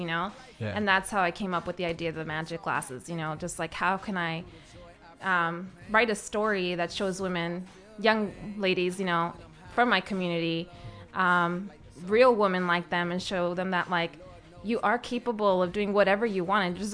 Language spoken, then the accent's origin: English; Las Vegas, Nevada, United States; You know, born and raised in Las Vegas.